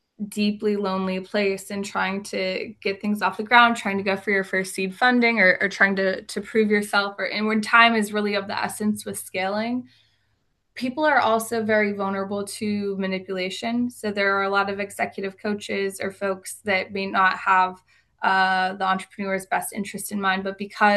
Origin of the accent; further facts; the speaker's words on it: Appalachia, United States; I grew up in a pretty depressed area myself, and you know, very rural Appalachian background.